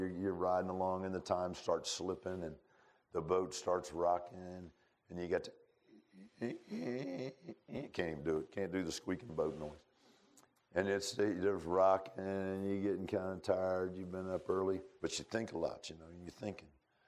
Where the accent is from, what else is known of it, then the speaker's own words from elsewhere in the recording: Chesapeake Bay, United States; I grew up on Chesapeake Bay. We had a boat, and we would go out and fish.